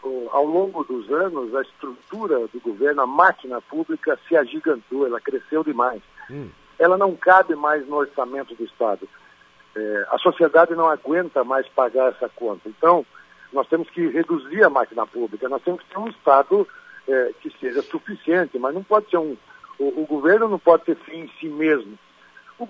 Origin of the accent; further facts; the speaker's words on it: Joinville, Santa Catarina, Brazil; Eu sou da região de Joinville, norte do estado